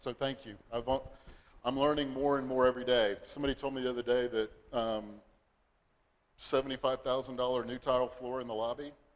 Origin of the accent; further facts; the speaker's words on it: Texas, United States; And since we grew up in Texas, there's a lot of similar genes between the two.